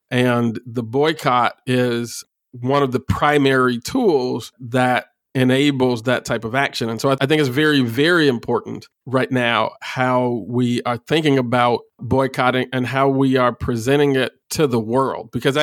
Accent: Chicago, Illinois, United States; this liquor store in the neighborhood that I grew up in Austin, on the west side of Chicago, I started selling fruit juice in a half pint glass bottle.

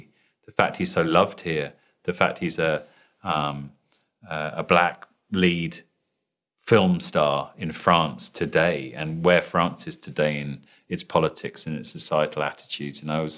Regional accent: London, United Kingdom; accent: British; I'm British sounding, so I'm from London

